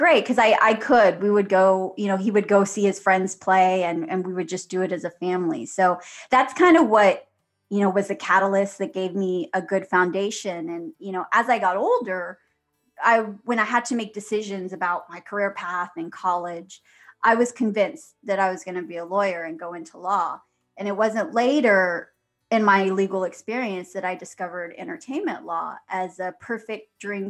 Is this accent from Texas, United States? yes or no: yes; Austin, Texas, United States; I was born and raised in Austin, Texas. It was once dubbed the live music capital of the world.